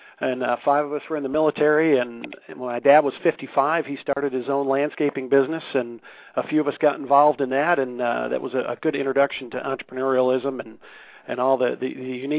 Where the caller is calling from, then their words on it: Duluth, Georgia, United States; I'm just north of Atlanta, Georgia, in Duluth.